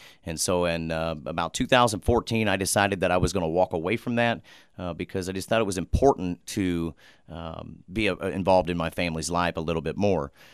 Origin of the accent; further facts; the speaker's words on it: Muncie, Indiana, United States; obviously, right here in Muncie, and I grew up on the south side. Actually, the first 5 years of my life, I grew up in Southern Pines. There shortly after, my family was able to move out into the county, went to Cowan schools, and grew up most of my life there.